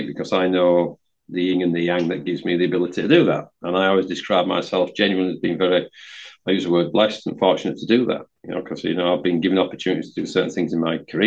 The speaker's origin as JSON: {"language": "English", "region": "Yorkshire and the Humber", "country": "United Kingdom", "said": "I'm from West Yorkshire."}